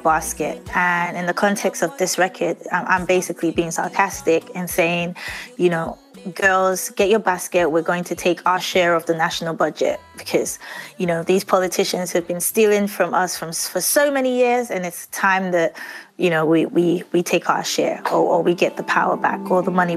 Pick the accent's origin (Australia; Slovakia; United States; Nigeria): Nigeria; I'm from Nigeria, and many years ago, like 10 years, 15 years ago, it wasn't cool to want to be a musician.